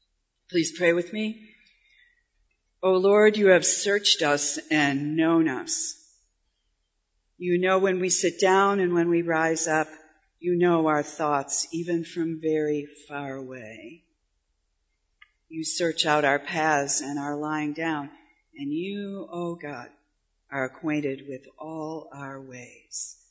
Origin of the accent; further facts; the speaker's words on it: Livonia, Michigan, United States; I grew up in the Midwest. I grew up in Livonia, Michigan.